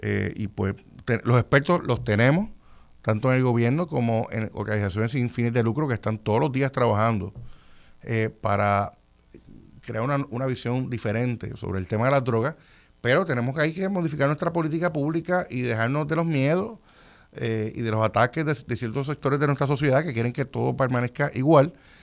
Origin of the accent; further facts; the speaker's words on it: Puerto Rico; ¿Quién controla la seguridad en los aeropuertos, pues no, no somos mayormente los puertorriqueños.